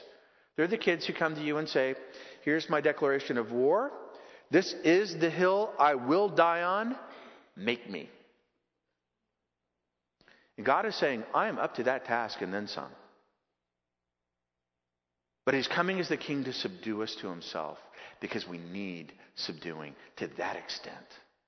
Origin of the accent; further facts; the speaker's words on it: California, United States; now in Maryland, United States; And I came from Southern California, 18 inches of rain a year.